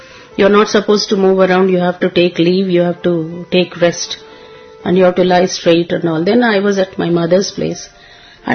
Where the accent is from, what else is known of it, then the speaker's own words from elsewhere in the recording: South India, India; We used to follow being South Indian Brahmins only, Venkateshwara Swami.